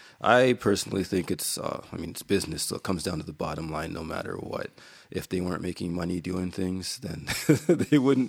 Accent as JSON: {"language": "English", "country": "Canada", "said": "That's if so, that's very sad for us being Canadian."}